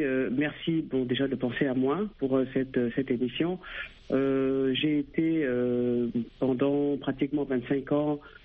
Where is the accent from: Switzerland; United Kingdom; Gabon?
Gabon; also born or lived in France; j'ai commencé mes études en France, ensuite au Gabon, qui est mon pays d'origine. J'ai fait ma terminale là-bas